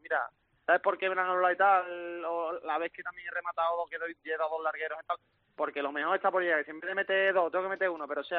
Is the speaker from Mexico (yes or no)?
no; Seville, Andalusia, Spain; now in Mérida, Spain; me gusta aquí en Mérida, yo me siento como si fuera de Mérida, o que al final soy de Sevilla, estoy al lado